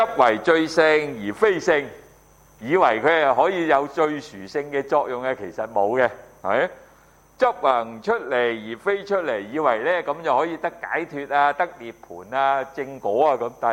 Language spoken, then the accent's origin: Cantonese; China; 慈字咧，我哋中國人係咩啊？我哋去祭祀噶嘛